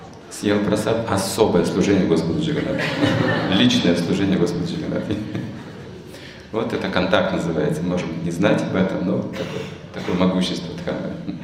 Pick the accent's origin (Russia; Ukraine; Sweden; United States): Russia; И нам как-то было неприятно признаваться, что мы из России